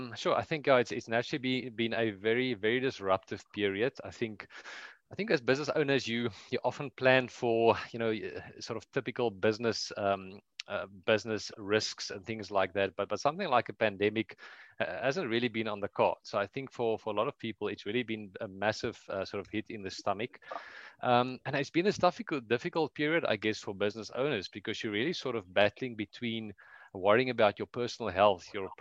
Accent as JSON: {"language": "English", "country": "South Africa", "said": "Yeah, I am from South Africa, southern tip of Africa. So very, very far from the US"}